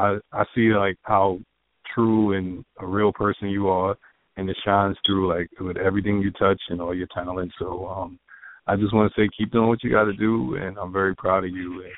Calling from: New York, United States; I'm calling from New York.

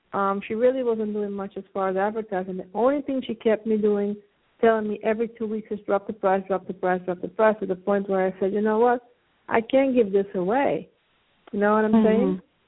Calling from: Pennsylvania, United States; Yes, I'm calling from Pennsylvania.

